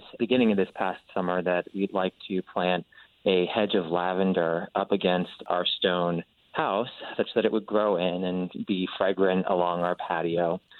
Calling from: Philadelphia, Pennsylvania, United States; I'm calling from the Mount Airy neighborhood of Philadelphia.

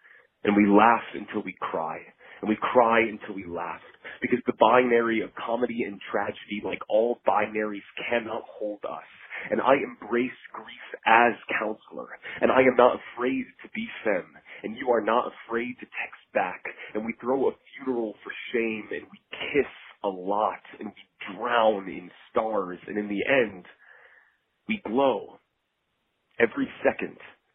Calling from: New York, United States; My pronouns are they, them, theirs. I'm calling in from New York

